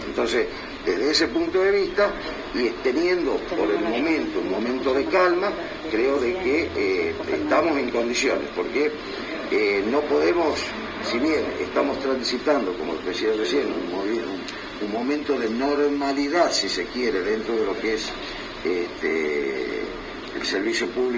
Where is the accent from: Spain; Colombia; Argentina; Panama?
Argentina; Tucumán; Nosotros como tucumanos